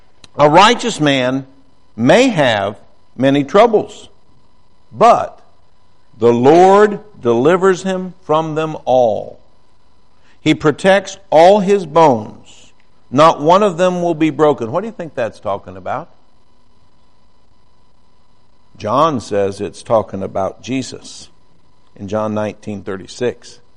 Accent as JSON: {"language": "English", "region": "Ohio", "country": "United States", "said": "But anyway, we're going along, and we're from Ohio. We know how to drive in it"}